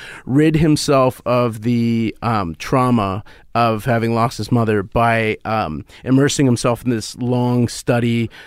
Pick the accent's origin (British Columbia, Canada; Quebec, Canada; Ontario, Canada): British Columbia, Canada; Vancouver; I'm a fourth generation Vancouverite.